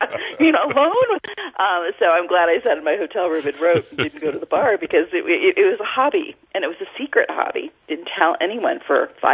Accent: Baltimore, Maryland, United States; now in Cincinnati, United States; Because I had just finished one in Baltimore, which is my hometown.

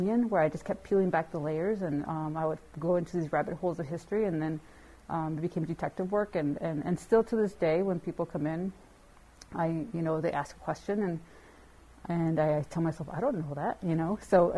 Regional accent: Texas, United States; Growing up as a kid, you know, I grew up in South Texas

